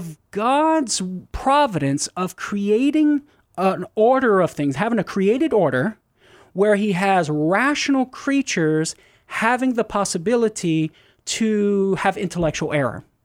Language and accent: English; Crowley, Louisiana, United States; I grew up in Crowley. So I am a Cajun from Crowley, Louisiana, brother.